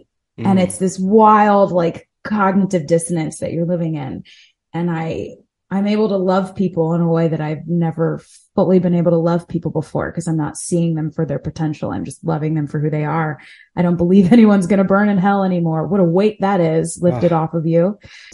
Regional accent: Delaware, United States; I grew up in Delaware. He grew up in Jersey.

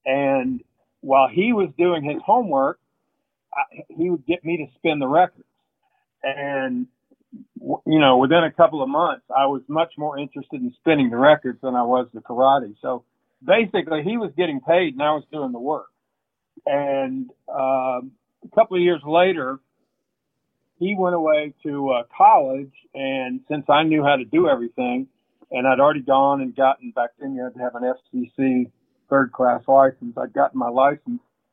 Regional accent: Cedartown, Georgia, United States; And so he had a job working at this little, in my hometown, Cedartown, Georgia.

